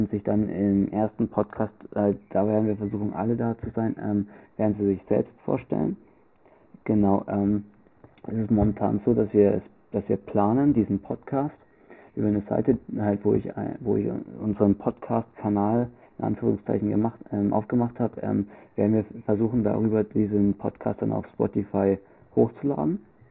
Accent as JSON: {"language": "German", "region": "Bavaria", "country": "Germany", "accent": "Franconian", "said": "Wir kommen aus Bayern, daher reden wir auch ein bisschen im Bayerischen, beziehungsweise wir kommen auch aus Franken. Das heißt, wir reden auch ein bisschen im fränkischen Dialekt."}